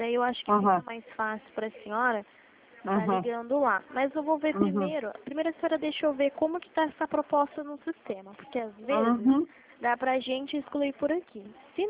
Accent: São Paulo, Brazil; Eu sou de São Paulo, falo do telemarketing de São Paulo.

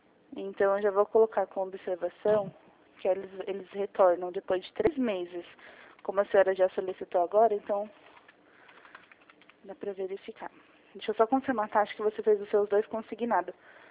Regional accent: Jundiaí, São Paulo, Brazil; Eu sou aqui de Jundiaí

